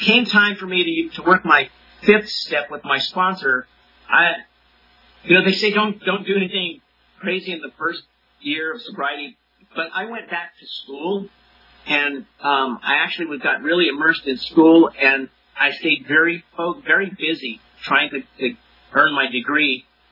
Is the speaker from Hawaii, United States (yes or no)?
no; Kingsburg, California, United States; in the little town where I grew up in Kingsburg